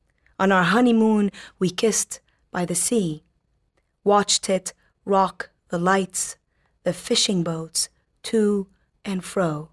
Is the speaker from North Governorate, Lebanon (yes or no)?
yes; Tripoli, North Governorate, Lebanon; moved away as an adult; now in Dubai, United Arab Emirates; I'm from originally from Tripoli, Lebanon, which is in the north of Lebanon.